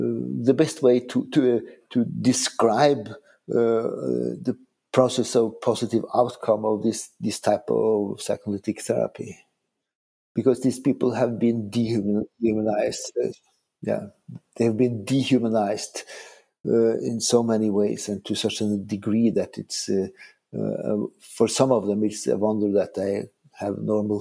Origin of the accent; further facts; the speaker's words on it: Norway; I am a so-called after the war child, and growing up in Norway after the Germans left